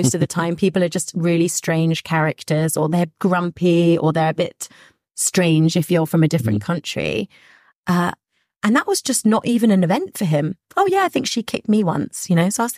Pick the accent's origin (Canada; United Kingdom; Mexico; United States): United Kingdom; London; But, you know, I'm from London. I'm used to that.